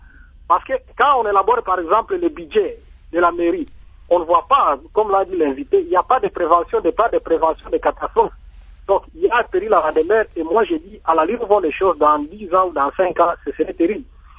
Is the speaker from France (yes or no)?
no; Kindu, Maniema, DR Congo; vous allez constater par exemple ici chez nous à Kindu, où les gens prennent des sacs de déchets pour aller jeter dans les rivières